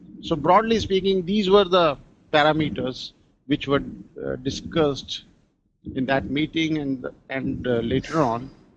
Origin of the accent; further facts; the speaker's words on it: New Delhi, Delhi, India; I'm from New Delhi, India